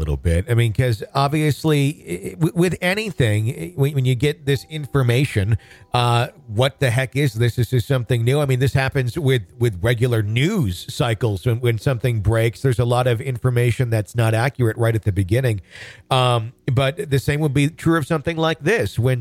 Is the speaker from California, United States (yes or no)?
no; Wisconsin, United States; also born or lived in Michigan; I grew up in Wisconsin. I lived in Michigan, too, for a period of time.